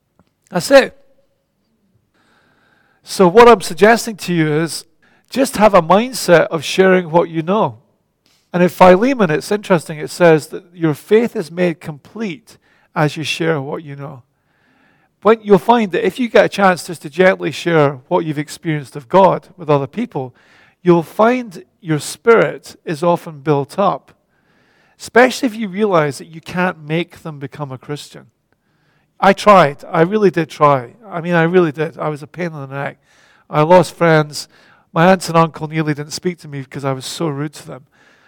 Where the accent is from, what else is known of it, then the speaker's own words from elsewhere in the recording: Scotland, United Kingdom; now in Australia; I'm a Scot, born of a certain family. And here I am in Australia.